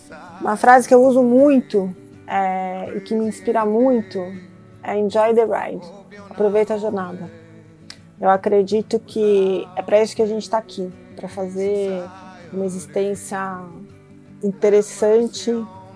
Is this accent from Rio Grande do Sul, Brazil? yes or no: no; São Paulo, Brazil; accent: São Paulo; Sou paulistana, nascida e criada na cidade de São Paulo, como deve estar dando para perceber pelo meu sotaque. Sou casada, não tenho filhos